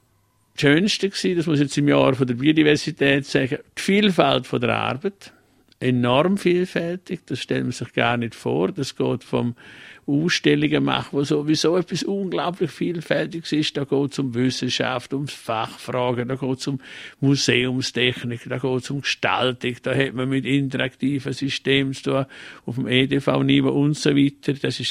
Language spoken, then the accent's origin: German; Graubünden, Switzerland; Als Bündner hat man auch mal ein bisschen das Gefühl, man werde ja vom Unterland ein bisschen bevormundet.